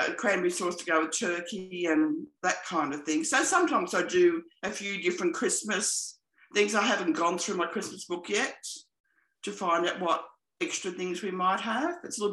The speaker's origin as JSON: {"language": "English", "town": "Brisbane", "region": "Queensland", "country": "Australia", "said": "I'm from Brisbane, Australia, in Queensland."}